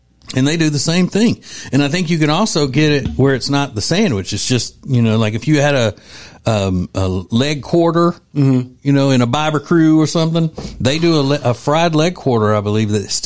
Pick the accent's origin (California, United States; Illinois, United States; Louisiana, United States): Louisiana, United States; Winfield; Because when I was a kid, growing up in Winfield, Louisiana, people who trapped raccoons could sell the meat of the raccoon.